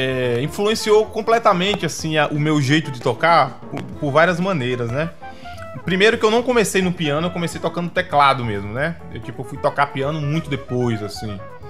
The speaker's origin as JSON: {"language": "Portuguese", "town": "Cruz do Espírito Santo", "region": "Paraíba", "country": "Brazil", "said": "Eu sou do interior da Paraíba, sou de Cruz do Espírito Santo, que fica próximo a João Pessoa."}